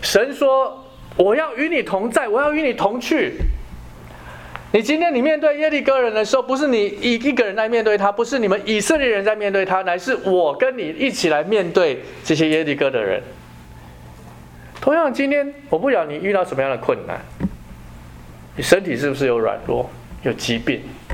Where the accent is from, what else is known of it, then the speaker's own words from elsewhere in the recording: China; 对我们中国人来讲，我们有一个什么很大很强的一个盟友啊